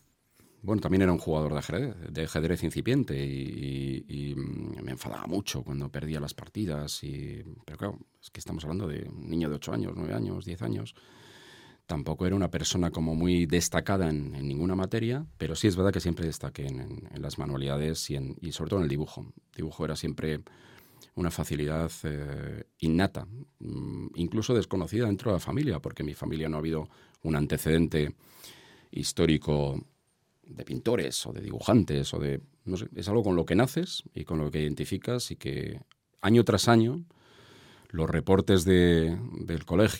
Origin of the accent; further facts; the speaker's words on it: Madrid, Community of Madrid, Spain; No, me trasladé, o sea, es decir, viví 2 años en Chamberí y luego me trasladé a la zona norte de Madrid y era una... donde yo vivía, el bloque con mis padres, la casa era la última que había en Madrid, pero yo saltaba una valla y era campo